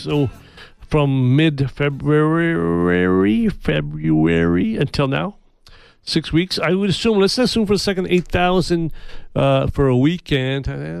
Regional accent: Santa Fe, New Mexico, United States; I grew up in Santa Fe, not too far from Santa Fe Downs

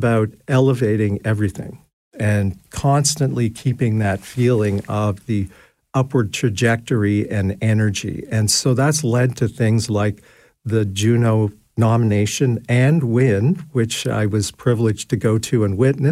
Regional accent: Calgary, Alberta, Canada; growing up in Calgary, I went to one of those school concerts and saw an orchestra for the very first time

